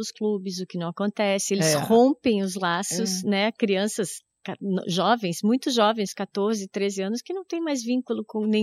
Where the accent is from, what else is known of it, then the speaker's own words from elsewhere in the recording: South Region, Brazil; Eu sou do Sul.